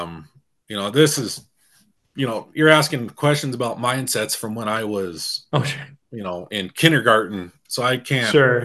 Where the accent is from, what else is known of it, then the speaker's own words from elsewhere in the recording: Winnett, Montana, United States; It was just south of my hometown, Winnett, and which was 30 miles.